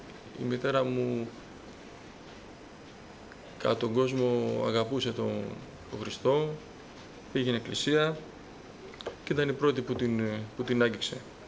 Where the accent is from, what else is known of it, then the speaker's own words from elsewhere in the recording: Petroupoli, Attica, Greece; Η καταγωγή μου είναι από την Κρήτη, αλλά γεννήθηκα και μεγάλωσα στην Πετρούπολη. Είμαι 45 χρονών